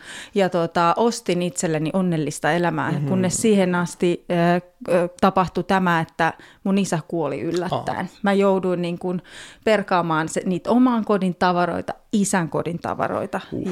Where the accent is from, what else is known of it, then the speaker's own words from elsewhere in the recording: Helsinki, Uusimaa, Finland; No mä oon helsinkiläinen ja mä oon ihan ihminen ja ihmisläheinen